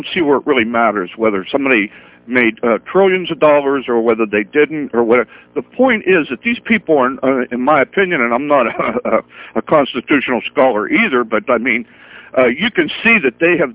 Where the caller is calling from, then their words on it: Pittsburgh, Pennsylvania, United States; Pittsburgh.